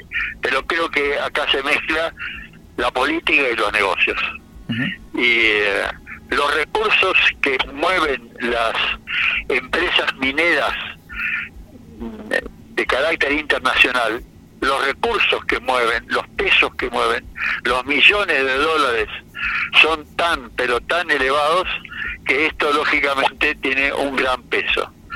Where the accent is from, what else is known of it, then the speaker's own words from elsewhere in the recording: Mendoza, Argentina; Esto es algo que debemos tener conciencia como argentinos y más como mendoci